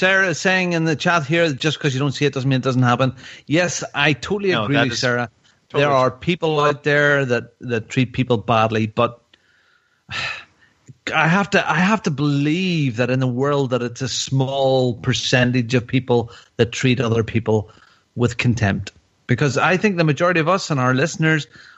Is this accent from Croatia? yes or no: no; northern Mexico, Mexico; Thank God I'm from Northern Mexico.